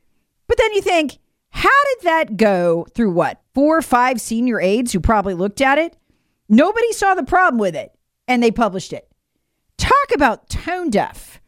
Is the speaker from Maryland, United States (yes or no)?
no; North Carolina, United States; but also because I'm from North Carolina.